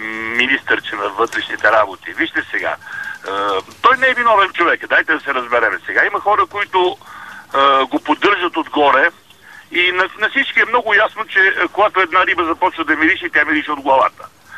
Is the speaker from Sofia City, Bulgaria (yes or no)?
yes; Sofia, Sofia City, Bulgaria; от София съм.